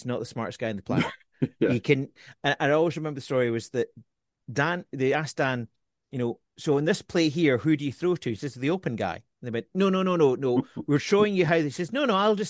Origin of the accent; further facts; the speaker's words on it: Edinburgh, Scotland, United Kingdom; born there; also born or lived in Whitley Bay; I was born in Edinburgh, but my father worked for the Inland Revenue